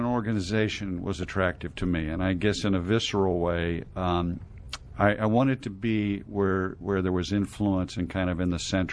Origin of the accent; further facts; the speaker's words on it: Pittsburgh, Pennsylvania, United States; Pittsburgh, Pennsylvania.